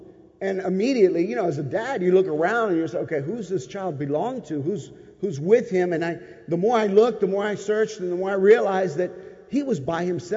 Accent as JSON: {"language": "English", "town": "Philadelphia", "region": "Pennsylvania", "country": "United States", "said": "And I, you know, I'm from Philadelphia, and I'm not the smartest kid on the block, okay?"}